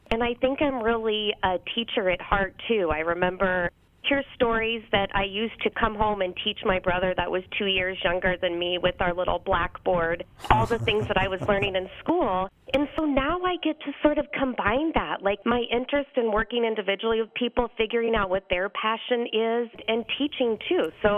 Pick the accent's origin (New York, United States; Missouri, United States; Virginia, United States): Missouri, United States; also born or lived in Iowa; Well, I actually am from Missouri and Iowa, so I lived all over those two states while I was growing up